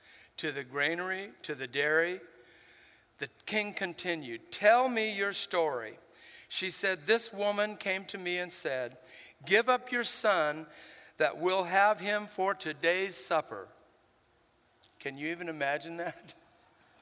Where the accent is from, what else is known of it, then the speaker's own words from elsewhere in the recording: Puerto Rico; my home country of Puerto Rico